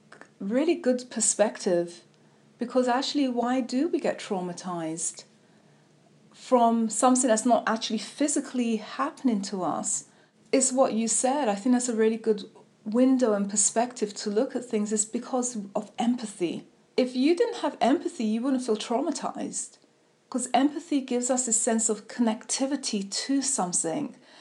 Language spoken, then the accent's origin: English; London, United Kingdom; now in Unknown; That's really good, being from the outside, an immigrant, a double immigrant, because I'm from London and my family are from the Caribbean. Now I live here. Makes me a triple immigrant.